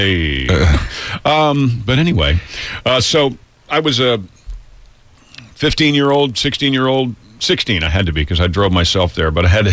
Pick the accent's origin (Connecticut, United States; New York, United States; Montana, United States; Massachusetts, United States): New York, United States; And I was not from a farm in Georgia. I'm actually from Westchester County, New York.